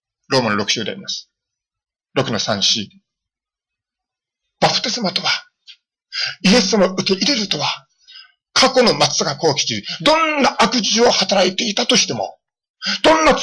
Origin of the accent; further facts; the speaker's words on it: Aomori, Japan; 自信を持って青森に帰るわけです。ふるさとの伝道をしようと思いました